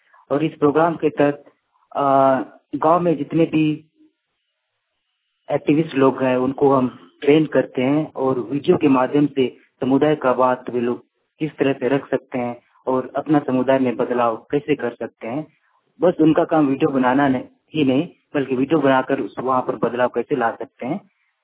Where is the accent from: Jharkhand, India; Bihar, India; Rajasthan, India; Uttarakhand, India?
Jharkhand, India; Ranchi; और मैं रांची से हूँ